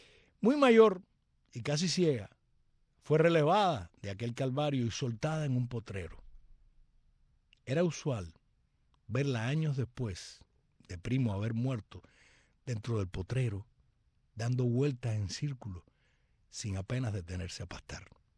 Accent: Central Mercedes, Matanzas, Cuba; En el Central Mercedes, 6 de agosto, mi pueblo natal, en la provincia de Matanzas

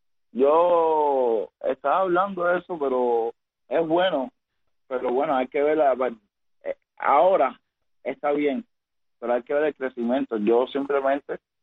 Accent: Las Tunas, Cuba; mi gente de Las Tunas, mi gente de La Habana, mi gente de Cuba, mi pueblo cubano

